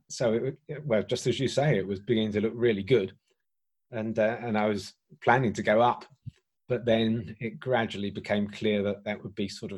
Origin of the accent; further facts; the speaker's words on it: London, United Kingdom; moved away as an adult; also born or lived in South Derbyshire; now in Matlock, United Kingdom; I moved up from London. I was from London originally.